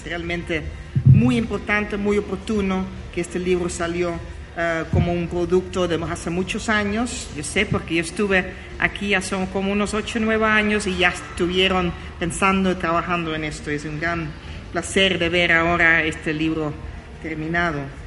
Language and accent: Spanish; Netherlands; accent: Dutch; Spanish is a second language; además mi acento bonito holandés no ayuda